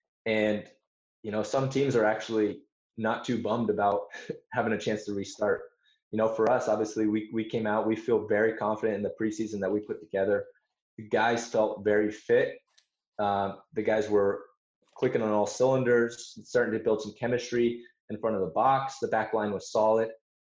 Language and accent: English; Fort Collins, Colorado, United States; Yeah, so I'm originally from Northern Colorado, Fort Collins to be exact. Born and raised there